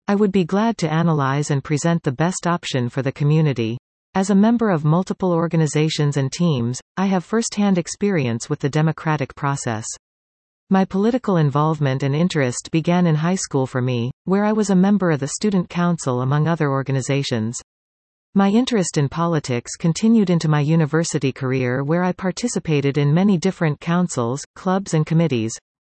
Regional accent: Guelph, Ontario, Canada; It has been my privilege to live, study, work and volunteer within the city of Guelph, my hometown, for the last decade and a half.

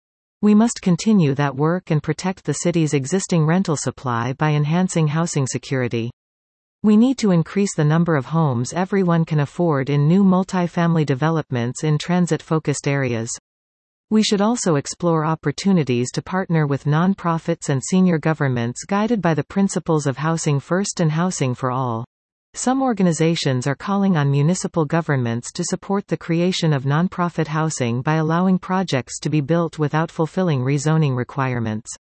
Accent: Ethiopia; now in New Westminster, Canada; I was born and raised in Ethiopia. I live in the Queensboro neighborhood with my wife and children.

